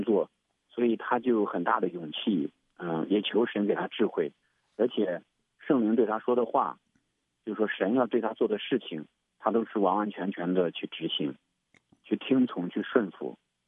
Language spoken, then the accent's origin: Chinese; China; 那对我们中国人来讲的话，其实也有这种，我们中国人其实也很善良的一个民族，很勤劳的一个民族